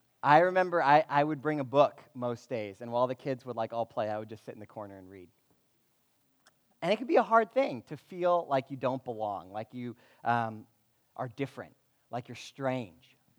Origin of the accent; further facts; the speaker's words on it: Queens, New York, United States; I grew up in Queens, New York, and my parents were very conservative Christians. My dad was a fundamental Baptist preacher in New York City.